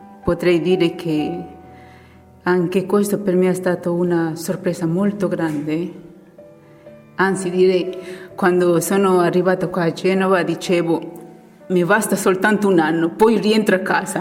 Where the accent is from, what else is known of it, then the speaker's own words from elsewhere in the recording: Peru; Italian is a second language; io vengo della fine del mondo, diciamo così, Latino America, peruviana, e la mia famiglia abita nella città di Huánuco